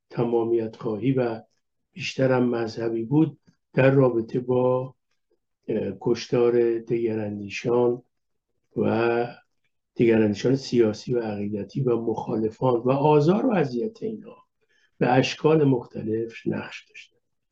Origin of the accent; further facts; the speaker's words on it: Tehran, Tehran Province, Iran; خود من که تو جنوب شهر تهران توی همچون منطقه‌ای بزرگ شدم که منطقه سنتیه